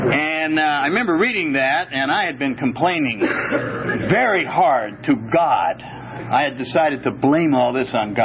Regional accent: Vermont, United States; We're from Vermont, which isn't very far away from here.

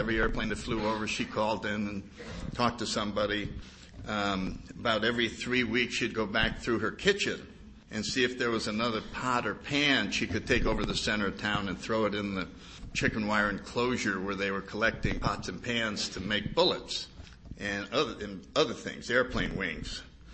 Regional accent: New England, United States; Anyway, I grew up in New England and born in 1931.

